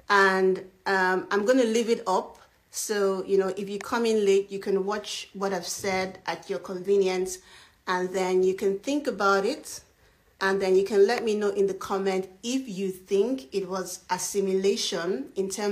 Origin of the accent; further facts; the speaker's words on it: Nigeria; I'm Nigerian, and I know a lot of Nigerians go abroad a lot of times, and their Nigerian names sometimes are difficult for foreigners or people of the global north to pronounce.